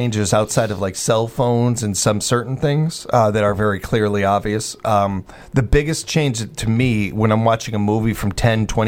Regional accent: Wisconsin, United States; I'm from Wisconsin, so of course I'm big.

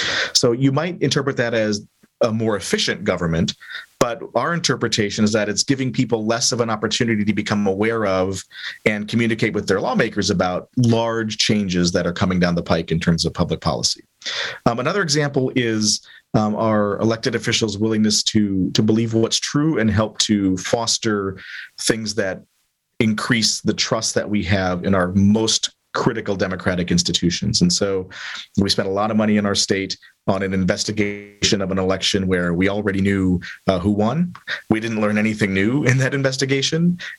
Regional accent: Minnesota, United States; Like, I'm from Minnesota, right? So I'm a Minnesota Vikings fan.

